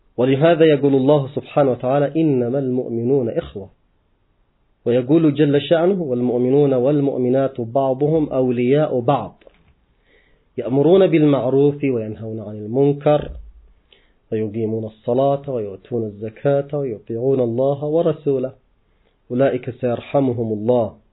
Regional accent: Yemen; بل عندنا في اليمن مثل معروف في الوسط القبلي

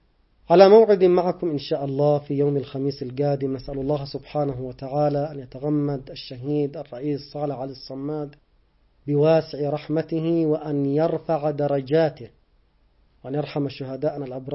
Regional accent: Yemen; بالنسبة لنا نحن كشعب يمني

